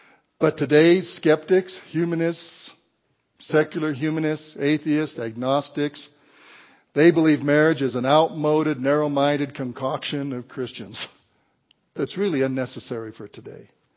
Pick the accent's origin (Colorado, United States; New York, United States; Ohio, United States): Colorado, United States; Walsenburg; When I was growing up in Walsenburg, Colorado, 5,000 people, 4,000 or 5,000 people, there was one person in the whole town that was living with somebody.